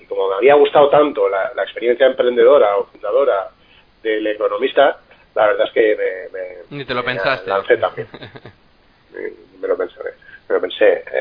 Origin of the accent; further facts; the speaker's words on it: Alicante, Valencian Community, Spain; en un periódico, en este caso de Alicante, yo soy alicantino